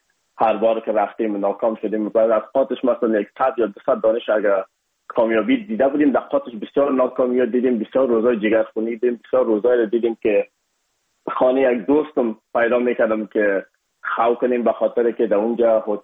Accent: Afghanistan; شما بلد هستن به زبان هندی بخصوص ما از افغانستان هستیم یکم اک لهجه ما فرق داشت

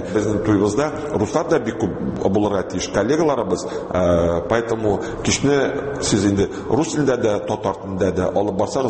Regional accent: Kazan, Tatarstan, Russia

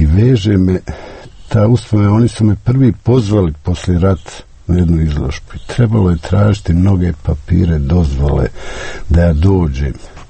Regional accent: Sarajevo, Federation of Bosnia and Herzegovina, Bosnia & Herzegovina; Sarajevo je moj rodni grad. Moja porodica živi u Sarajevu s majčine strane preko 300 godina. Ja sam 8 puta izlazio iz Sarajeva, 8 puta sam se vraćao u Sarajevo.

